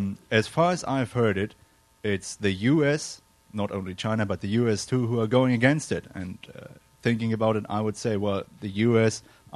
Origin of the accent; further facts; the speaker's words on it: Germany; No, I'm from Germany, and I was working on labor and social welfare policies